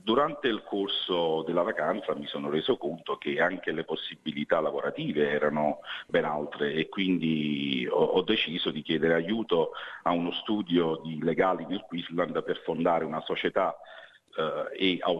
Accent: Naples, Campania, Italy; sono napoletano, ho 41 anni e ho sempre svolto il ruolo di imprenditore nella mia vita. Mi sono diplomato a Napoli, ho studiato tecnologie.

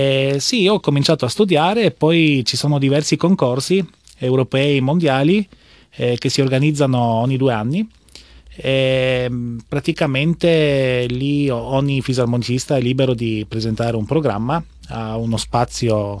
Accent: Trieste, Friuli-Venezia Giulia, Italy; questa fisarmonica è molto conosciuta dalle mie parti triestine, perché c'erano, lì c'è il confine con l'Istria

